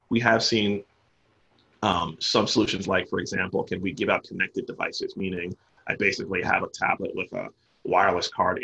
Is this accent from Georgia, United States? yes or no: no; Maryland, United States; In my home state of Maryland